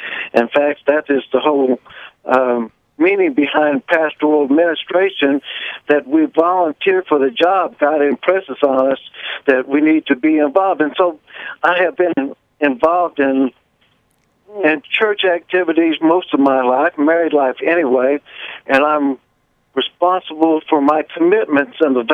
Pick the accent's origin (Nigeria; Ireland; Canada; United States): United States; East Marion, Illinois; I'm from East Marion. I live here on Route 166. I am a retired carpenter contractor for a number of years here in Williamson County